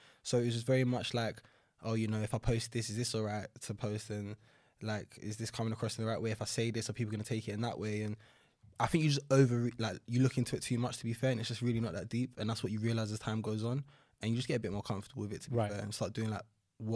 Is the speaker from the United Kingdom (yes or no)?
yes; London, United Kingdom; Northeast London, so like the Chingford, Walthamstow area.